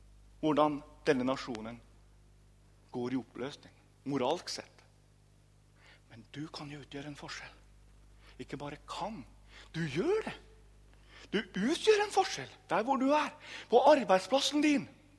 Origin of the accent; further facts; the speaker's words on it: Trøndelag, Norway; now in Sørlandet, Norway; Det er ikke så mange år siden jeg kom fra Trøndelag. Det var i 2000.